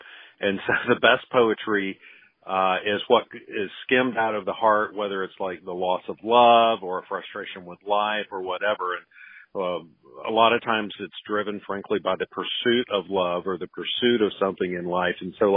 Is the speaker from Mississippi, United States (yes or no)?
yes; Mississippi, United States; I'm don't hold that against me, but I'm from Mississippi, and my dad's from Mississippi. My grandfather's from Mississippi.